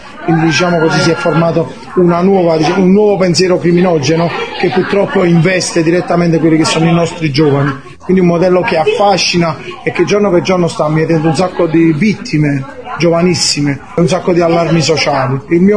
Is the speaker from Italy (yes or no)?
yes; Naples, Campania, Italy; Vengo da Napoli, precisamente da Forcella.